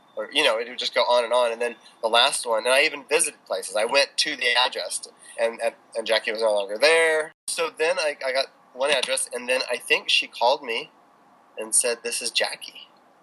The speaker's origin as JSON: {"language": "English", "region": "Alaska", "country": "United States", "tie": "born or raised there", "also_born_or_lived": "Central America", "said": "I would say my first 5 years up in Alaska. And then my parents bought a sailboat and homeschooled my brother and I down in Central America on a sailboat."}